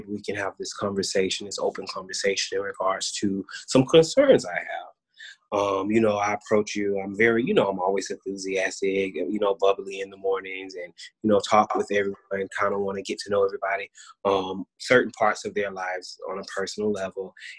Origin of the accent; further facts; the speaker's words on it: the South, United States; but I'm married with 3 kids, and, you know, and like I say, I'm from the South